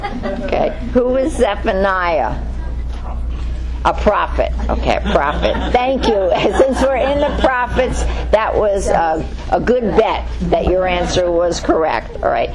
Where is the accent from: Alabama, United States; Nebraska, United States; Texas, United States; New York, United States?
New York, United States; New York City; Well, I'm always figuring I'm wrong because I'm from New York City.